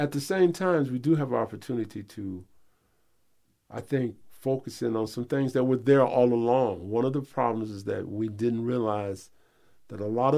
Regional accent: Detroit, Michigan, United States; I'm from Detroit. They're from Iron Mountain.

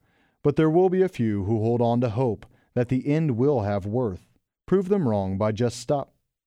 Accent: Kettering, Ohio, United States; I'm from Kettering, Ohio.

